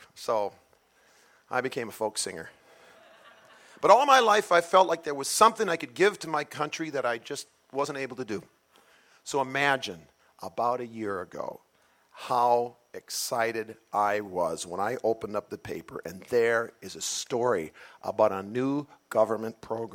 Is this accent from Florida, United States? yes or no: no; Milwaukee, Wisconsin, United States; my hometown team, the Milwaukee Braves, hosted the true center of the axis of evil, the New York Yankees.